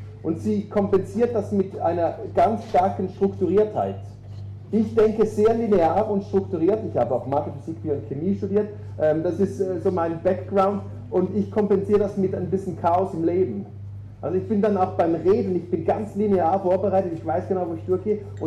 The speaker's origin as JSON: {"language": "German", "country": "Switzerland", "said": "Ich bin ein Schweizer Bünzli."}